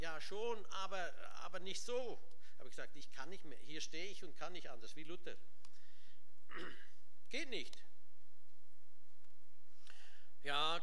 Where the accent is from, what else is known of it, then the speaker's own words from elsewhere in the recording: Switzerland; Also ich bin ganz zufrieden als Schweizer, auch hier oben.